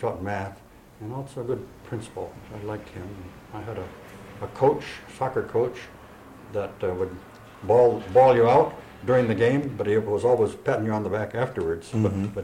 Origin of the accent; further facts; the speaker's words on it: Clyde, New York, United States; she took a job teaching home economics in my hometown of Clyde.